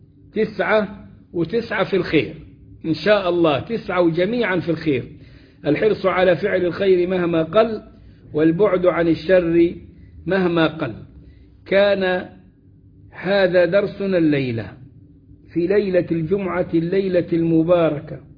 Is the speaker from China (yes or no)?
no; Sohag, Sohag Governorate, Egypt; والناس يشوفوني يقولون أنت من المنصورة، أقول أنا من سوهاج، يقول لي من المنصورة، عمي أنا من سوهاج